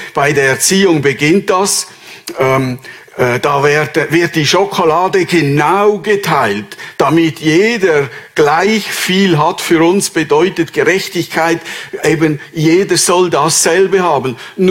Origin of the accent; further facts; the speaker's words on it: Switzerland; Das ist so unsere tiefste Haltung als Schweizer.